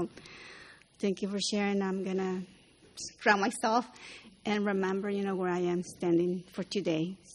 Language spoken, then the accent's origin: English; San Diego, California, United States; from California, San Diego.